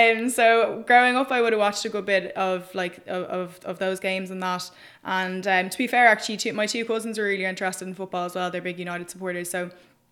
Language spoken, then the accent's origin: English; Celbridge, Kildare, Ireland; I'm from Selbridge. I went to St. Wilson's Community School and was involved in sport all through growing up.